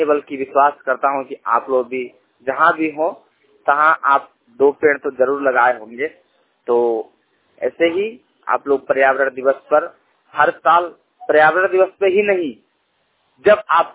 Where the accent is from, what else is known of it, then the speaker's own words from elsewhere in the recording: Uttar Pradesh, India; उत्तर प्रदेश में, जहां कुशीनगर जिले में मेरे गांव में